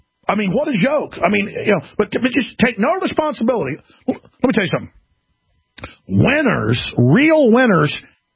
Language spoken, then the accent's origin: English; Dallas, Texas, United States; they remind me of growing up in Dallas